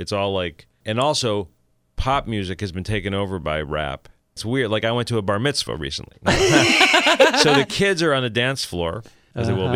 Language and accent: English; Highland Park, Illinois, United States; now in New York, United States; Highland Park, Illinois.